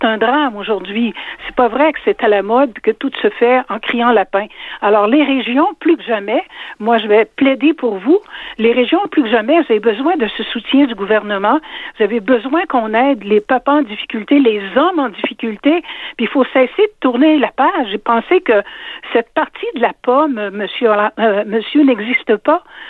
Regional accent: Quebec City, Quebec, Canada; moi je suis de Québec

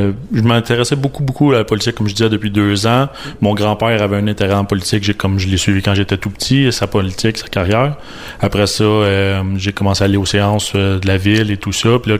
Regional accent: Repentigny, Quebec, Canada; je suis né et grandi à Repentigny. Mon père est né et grandi à Repentigny.

